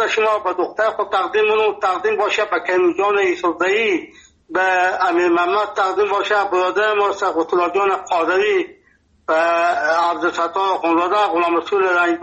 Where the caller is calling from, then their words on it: Nimruz, Afghanistan; ما 50 سال در ولایت نیمروز هستیم. اینجا لهجه ما لهجه فارسی هست، اینجا لفظی ما لهجه بلوچی هست، اینجا پشتو گفت میزنیم.